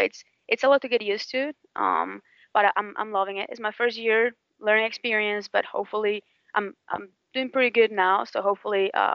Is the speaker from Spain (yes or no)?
yes; Spain; That's why I came all the way from Spain, to stay around here, and it's the best way to get into the LPGA.